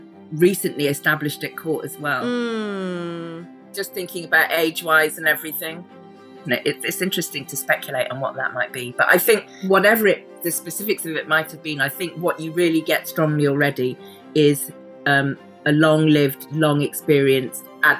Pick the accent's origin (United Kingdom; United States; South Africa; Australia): United Kingdom; South West England; Because I just think about where I grew up in the Cotswolds, to get to the theatre, it was like a mission, man.